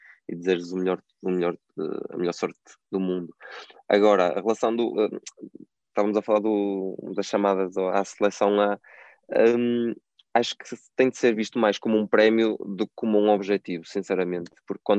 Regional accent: Portugal; fico felicíssimo como português e como amigo deles.

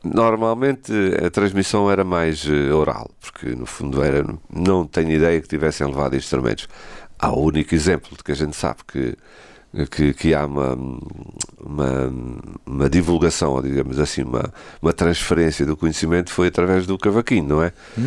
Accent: Estremoz, Évora, Portugal; Eu sou de Estremoz, uma terra bem bonita, por acaso.

